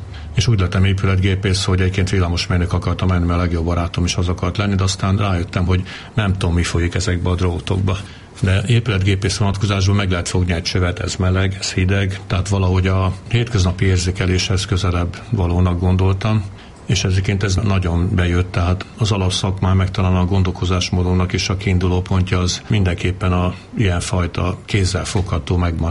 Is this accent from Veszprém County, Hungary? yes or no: yes; Veszprém, Veszprém County, Hungary; tehát nagyjából így nőttem fel, aztán innen jártam Almádiba vitorlázni